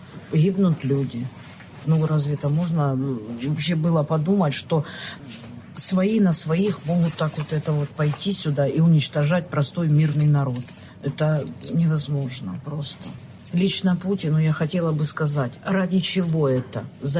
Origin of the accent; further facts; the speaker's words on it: Kharkiv, Kharkiv Oblast, Ukraine; я харьковчанка. Здесь родилась, здесь жила и вот сейчас нахожусь.